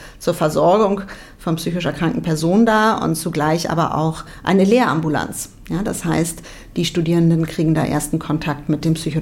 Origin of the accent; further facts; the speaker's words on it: Berlin, Germany; now in Erfurt, Germany; Ja, ich komme ja aus Berlin, ja, eine sehr, sehr große Stadt, eine sehr volle Stadt, eine sehr laute Stadt.